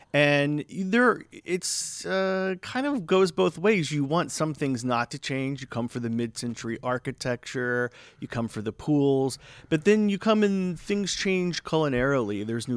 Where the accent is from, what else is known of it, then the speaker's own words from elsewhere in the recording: Florida, United States; But I'm originally from Florida.